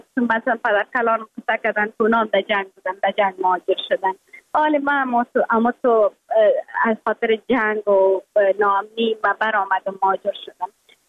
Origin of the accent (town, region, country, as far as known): Afghanistan; moved away